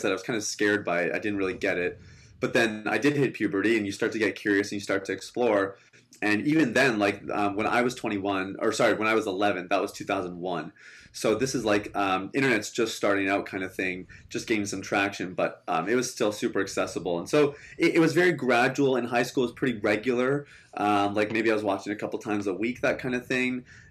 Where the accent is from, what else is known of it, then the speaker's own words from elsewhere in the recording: Canada; I grew up in Canada. I guess I'm like a first generation Canadian. Both of my parents immigrated. My dad is a pastor, and he's a third generation pastor.